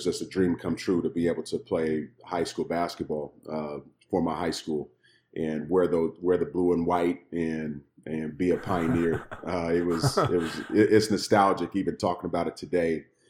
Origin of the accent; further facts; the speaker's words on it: Kansas City, United States; You know, and I'm from Kansas City